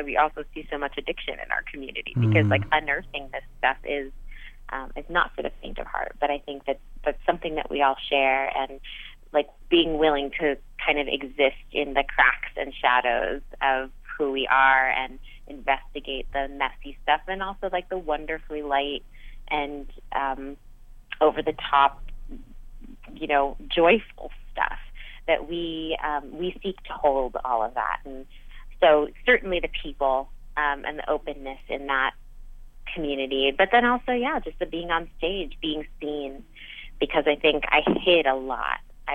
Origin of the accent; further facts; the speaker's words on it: New York, United States; So I'm from New York. Just outside the city in Westchester County.